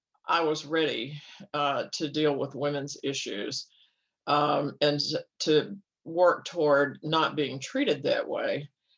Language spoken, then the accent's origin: English; the South, United States; Yes, I was raised in the South in a middle class family